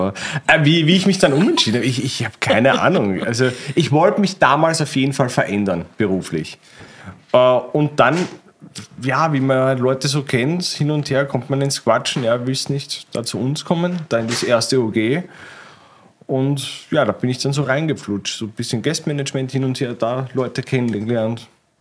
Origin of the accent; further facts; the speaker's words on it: Linz, Upper Austria, Austria; Aus Linz.